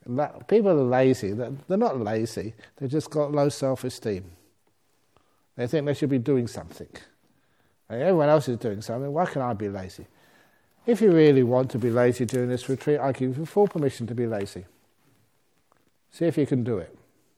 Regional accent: England, United Kingdom; born there; I was born in England.

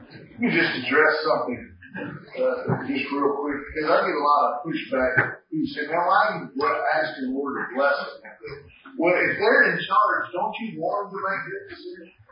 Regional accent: the South, United States; I'm from the South. We don't say shout, we say holler.

